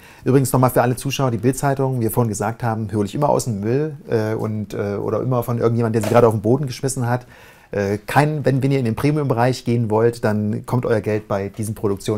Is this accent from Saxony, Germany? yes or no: yes; Delitzsch, Saxony, Germany; Storkwest, das ist in der Nähe von Delitzsch, wo ich herkomme